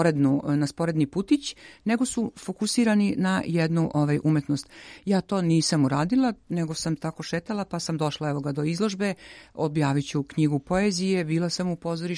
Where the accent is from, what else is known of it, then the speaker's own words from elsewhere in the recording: Dalmatia, Croatia; ja sam iz Dalmacije.